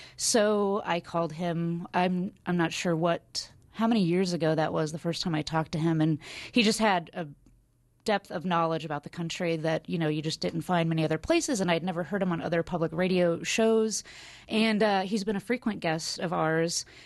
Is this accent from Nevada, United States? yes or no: no; Council Bluffs, Iowa, United States; I mean, I grew up in Council Bluffs, and so my sister went to the University of Nebraska at Omaha.